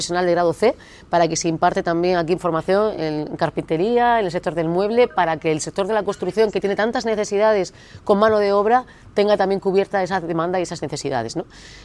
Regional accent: Cartagena, Region of Murcia, Spain; como buen cartagenero, creyendo siempre en las oportunidades que genera el municipio de Cartagena

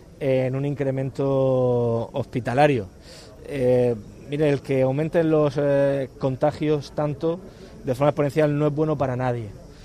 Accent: Region of Murcia, Spain; se nos sigue perjudicando a los ciudadanos de la región de Murcia y se nos trata como españoles de segunda.

